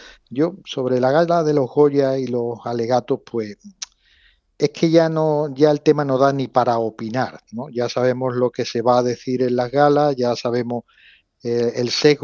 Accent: Andalusia, Spain; also born or lived in Los Angeles, United States; soy un andaluz, hijo de la emigración, que es una manera de ser andaluz muy particular, que es habiendo nacido a miles de kilómetros de Andalucía, pero siendo más andaluz o tan andaluz como nadie, porque soy de padre sevillano

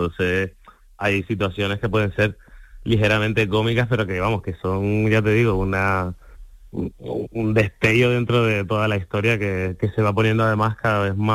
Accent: Las Palmas de Gran Canaria, Canary Islands, Spain; accent: Canarian; Claro, es canario, de Las Palmas de Gran Canaria y mi barrio exactamente, para que no haya dudas de acento.

